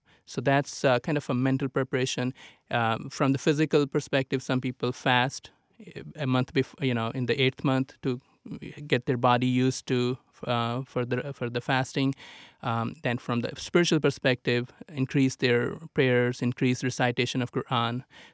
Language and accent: English; Pakistan; I'm originally from that part of the world, which is very hot. I'm from Pakistan, so it was very hot at that time.